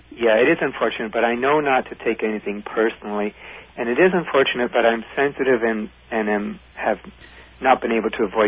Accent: Canada; also born or lived in Bay Area; now in Portland, United States; I'm actually from Canada, but I moved here a month ago from the Bay Area.

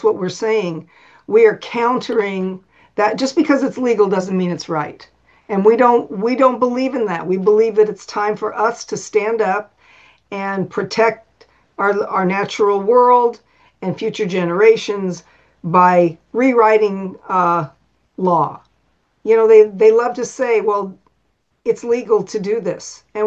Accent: Oregon, United States; And I grew up in Oregon.

